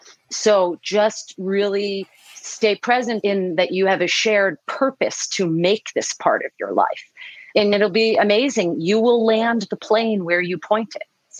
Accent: Boston, Massachusetts, United States; also born or lived in Oahu; I'm from Boston, so it's not that big of a, you know, but I did spend 10 years on Oahu and I loved it.

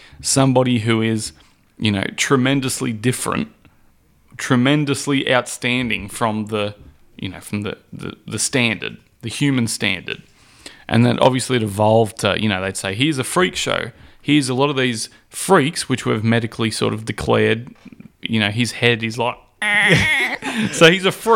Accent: New South Wales, Australia; as an Australian who grew up in a pretty small regional town in New South Wales

